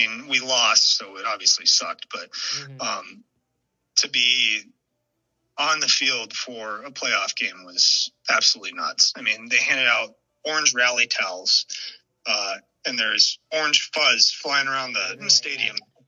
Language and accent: English; Seattle, Washington, United States; So growing up in Seattle, we did get to go, me and my dad, to an All-Star game.